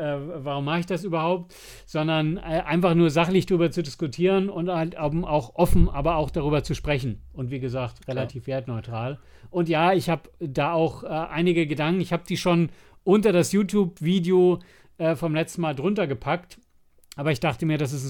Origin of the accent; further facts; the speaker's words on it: Tennenlohe, Bavaria, Germany; Tenlohe der Ort, wo ich herkomme, Grüße gehen raus.